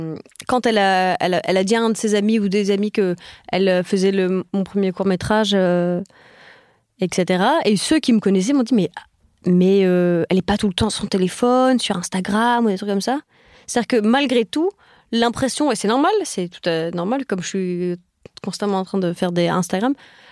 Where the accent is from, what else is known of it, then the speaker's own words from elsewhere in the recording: Paris, Île-de-France, France; Alors, non, moi, je suis née à Paris, quand même. Je suis née à Paris. J'ai fait mes années formatrices d'enfance à Paris. Donc, j'avais cette culture parisienne.